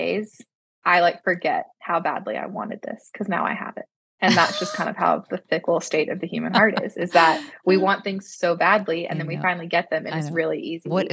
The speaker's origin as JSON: {"language": "English", "town": "Santa Rosa Beach", "region": "Florida", "country": "United States", "tie": "born or raised there", "said": "So I was born and raised in Santa Rosa Beach, so I couldn't imagine getting married anywhere else."}